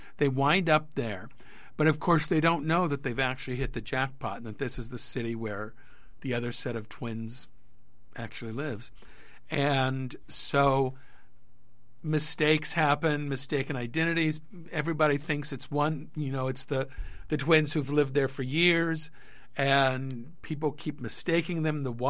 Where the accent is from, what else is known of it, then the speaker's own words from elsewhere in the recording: Santa Barbara, California, United States; also born or lived in Los Angeles; I grew up in Santa Barbara, and I spent a good portion of my early adult life in L.A., and it was just time to go back.